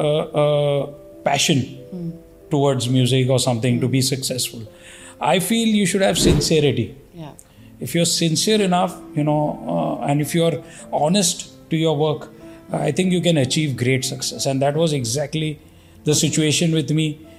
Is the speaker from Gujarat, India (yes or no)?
no; Mumbai, Maharashtra, India; also born or lived in Pune; So, वैसे तो born and brought up in Bombay. I'm a absolute Bombayite.